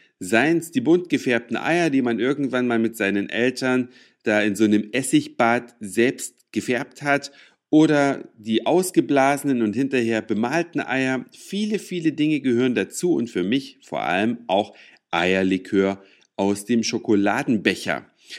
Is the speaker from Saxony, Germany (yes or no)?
yes; Saxony, Germany; Da, wo ich herkomme, aus Sachsen